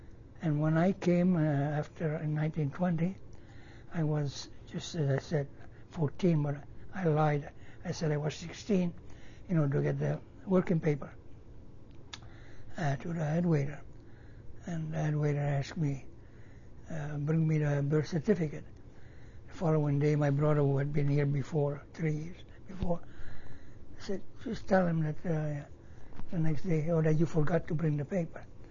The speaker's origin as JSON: {"language": "English", "town": "Brusnengo", "region": "Piedmont", "country": "Italy", "tie": "born there", "second_language": "English", "said": "Very small town. I was born in Piemonte. I pronounce it in Italian now, Spanish Italian. Piemonte, north of Italy. A very small town named Brusnengo."}